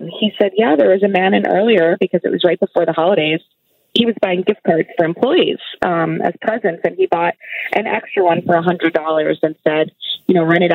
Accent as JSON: {"language": "English", "region": "New York", "country": "United States", "said": "So I am from New York, and a couple of years ago I was living and working in New York City"}